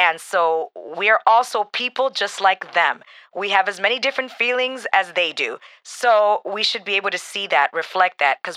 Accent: Chicago, Illinois, United States; now in Los Angeles, United States; I was born and raised in Chicago, so I had a very Chicago style. Now I live in Los Angeles

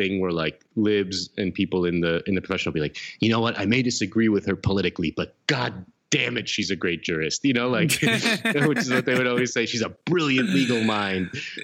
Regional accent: Miami, Florida, United States; I grew up in Miami at the time.

